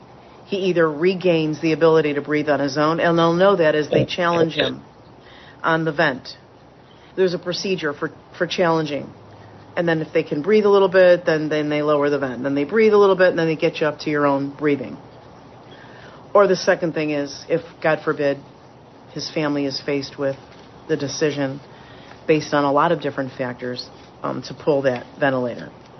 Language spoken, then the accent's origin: English; New York, United States; most people know my hometown where I grew up was upstate New York. I call it upstate. It's also known as Western New York, which is the Buffalo, Rochester, Syracuse area.